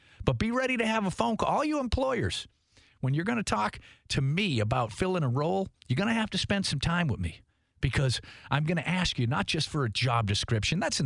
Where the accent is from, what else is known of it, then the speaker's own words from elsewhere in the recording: Boston, Massachusetts, United States; moved away as an adult; I'm from Boston, but I came down here. The Navy brought me down in 1984.